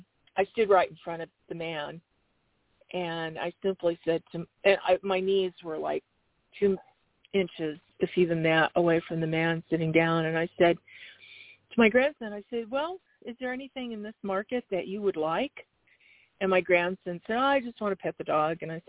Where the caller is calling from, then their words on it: Arizona, United States; calling you from Arizona.